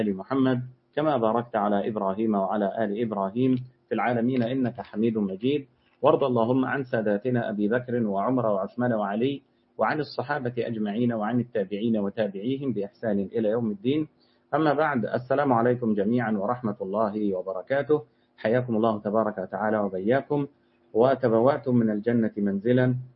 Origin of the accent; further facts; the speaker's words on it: Egypt; عندنا في مصر مثل شعبي يقول: أولاد الشيبة يتامى.